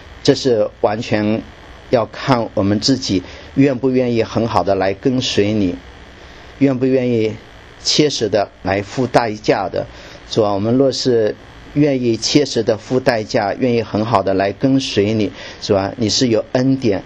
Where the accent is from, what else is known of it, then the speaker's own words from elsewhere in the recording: China; 我们中国人常常会说的就是豆腐渣工程